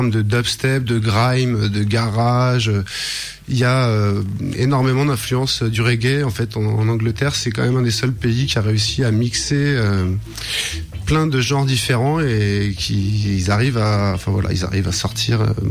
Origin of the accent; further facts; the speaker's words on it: Lyon, Auvergne-Rhône-Alpes, France; je suis lyonnais